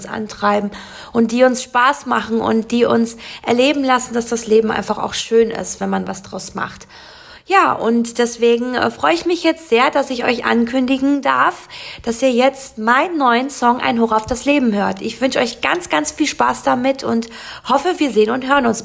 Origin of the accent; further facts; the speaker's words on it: Düsseldorf, North Rhine-Westphalia, Germany; ich komme aus Düsseldorf und bin da eben auch sehr viel im Rheinland unterwegs